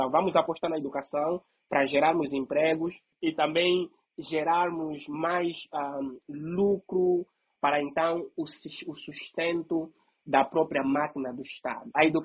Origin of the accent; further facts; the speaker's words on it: Cazenga, Luanda, Angola; Eu, pessoalmente, sou do Kazenga, sou do Kurtumi, conheço bem a dor da ferida